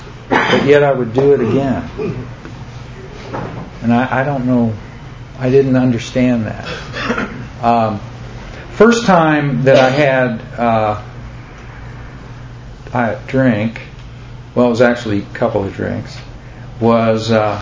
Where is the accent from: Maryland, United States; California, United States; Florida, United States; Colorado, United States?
Florida, United States; Orlando; also born or lived in Daytona Beach; But I was born on December 30th in 1954 in Daytona Beach. So I'm a native Floridian. And moved to Orlando in 1958, but my dad carpooled from Daytona to Orlando for about 4 years before we ended up moving.